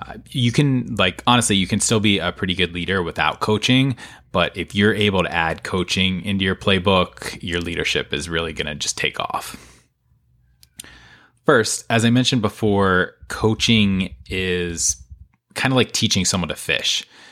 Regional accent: Pittsburgh, Pennsylvania, United States; And I do live in the suburbs outside of Philadelphia, but I know I've also mentioned before that I grew up in Pittsburgh

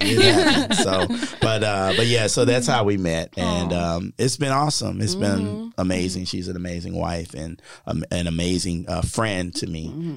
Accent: New Castle, Delaware, United States; now in Texas, United States; I am originally from Delaware, the first state, all the way on the East Coast, Newcastle, Delaware, born and raised. And I moved to Texas in 2007 just for a change of scenery.

